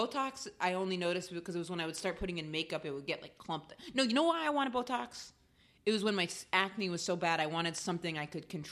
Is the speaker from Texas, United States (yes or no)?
no; Blue Hill, Maine, United States; I'm from Blue Hill, so this is going down in between.